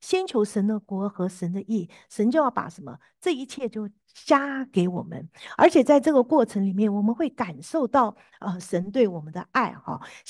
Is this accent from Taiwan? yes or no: yes; Taiwan; 我们这个从台湾来的，从来没经历过下雪啊